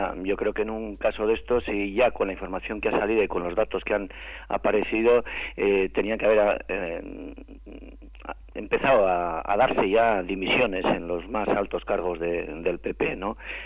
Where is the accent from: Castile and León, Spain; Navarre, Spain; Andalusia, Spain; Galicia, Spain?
Navarre, Spain; Aquí, por ejemplo, de donde yo vengo, ¿no?, en Navarra